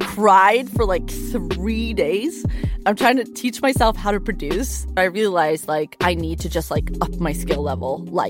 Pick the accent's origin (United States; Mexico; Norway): Norway; I'm from Norway.